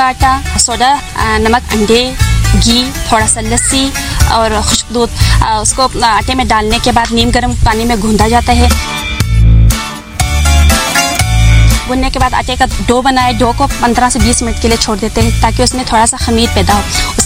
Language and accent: Urdu; Skardu, Gilgit-Baltistan, Pakistan; اور میرا تعلق سکردو سے ہے.